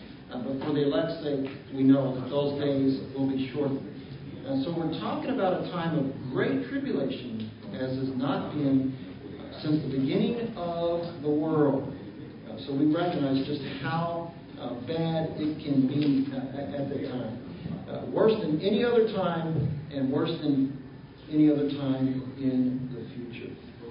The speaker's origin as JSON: {"language": "English", "region": "Kentucky", "country": "United States", "tie": "born or raised there", "said": "growing up in Kentucky, my dad used to like to take us sometimes to Churchill Downs in Louisville"}